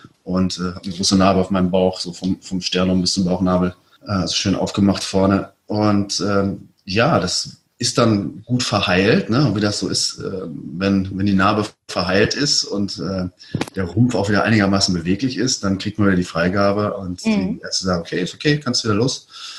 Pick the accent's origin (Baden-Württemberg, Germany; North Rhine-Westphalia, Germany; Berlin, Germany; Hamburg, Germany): North Rhine-Westphalia, Germany; Ich war früher als Kind, Jugendlicher, bin ich aus dem Sauerland gekommen und Skispringer geworden. Etwas ungewöhnlich für diese Gegend.